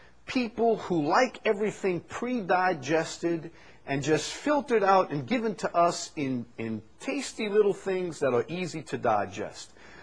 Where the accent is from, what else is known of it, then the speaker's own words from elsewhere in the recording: Chalmette, Louisiana, United States; I never did get English. That's why I talk the way I do. I'm from Chalmette.